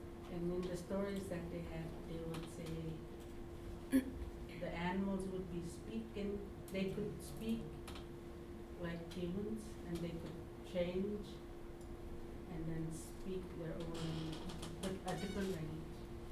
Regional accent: Alaska, United States; because I'm from Alaska too, in my culture

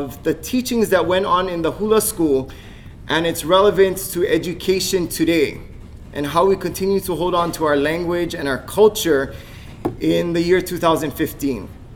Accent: Kihei, Hawaii, United States; also born or lived in Wailuku; I was born in Wailuku, Maui. My aina hanai, I was raised in Honokowai and Kihei, Maui. … was a native speaker.

